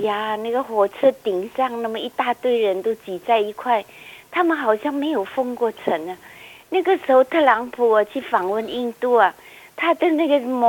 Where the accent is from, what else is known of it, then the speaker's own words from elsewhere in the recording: China; now in Sydney, Australia; 我还要提醒一下我们中国人